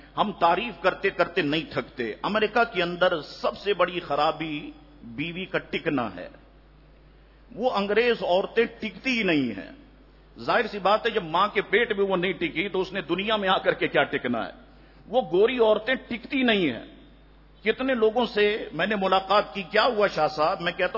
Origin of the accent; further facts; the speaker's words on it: Karachi, Sindh, Pakistan; ہم تو کراچی میں پیدا ہوئے، کراچی کی سڑی گرمیاں ہم نے دیکھی،